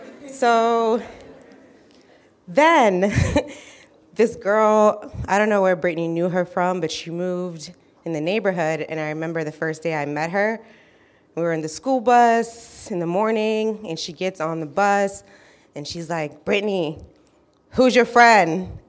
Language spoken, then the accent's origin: English; Sudan; born there; So I was born in Sudan, Africa.